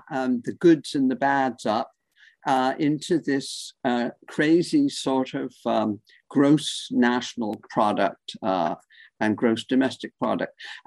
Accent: United Kingdom; now in United States; I grew up in Britain in a very typical patriarchal family with a rather violent father and an incredibly loving mother.

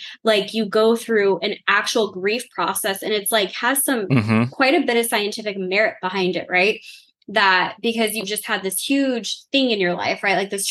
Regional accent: the South, United States; Because like, I'm from the South. What else? I mean, what else does a Southern girl do with her time, right?

